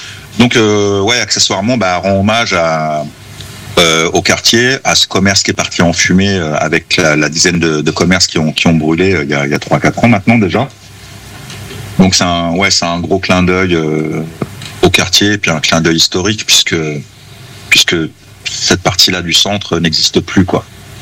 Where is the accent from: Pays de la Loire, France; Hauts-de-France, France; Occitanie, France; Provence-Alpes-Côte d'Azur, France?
Hauts-de-France, France; La Madeleine; Voilà, j'ai grandi à la Madeleine, bien sûr, et je suis de la Madeleine, bien sûr, et j'affectionne mon quartier, bien sûr.